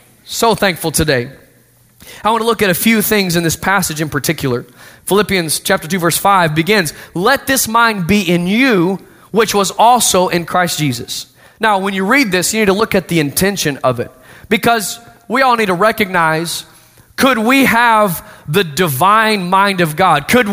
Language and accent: English; Austin, Texas, United States; You know, I grew up in Austin, Texas, and had a friend in school